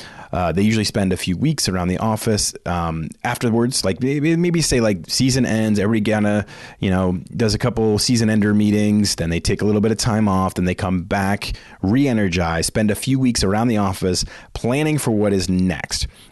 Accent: Boston, Massachusetts, United States; now in Philadelphia, United States; As you likely know, I live outside of Philly, but I'm from Boston, so last year's Super Bowl was particularly tough on me.

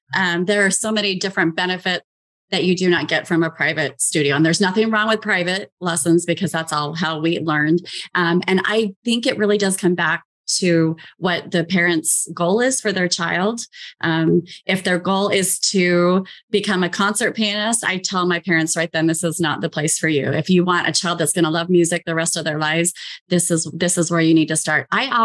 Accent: Las Vegas, Nevada, United States; I'm from Las Vegas.

